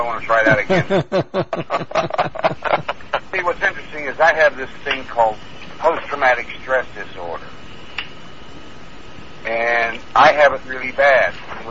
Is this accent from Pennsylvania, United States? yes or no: yes; Pennsylvania, United States; born there; That's the exact time I was born in Pennsylvania.